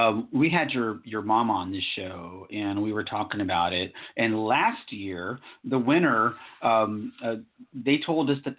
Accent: Texas, United States; I love chili. I grew up in Texas.

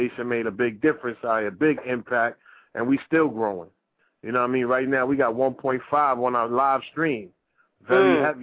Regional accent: Bronx, New York, United States; now in Boston, United States; I'm from the Bronx. Hard body, we get it popping. And I came from the Bronx to Boston and made things pop off out here.

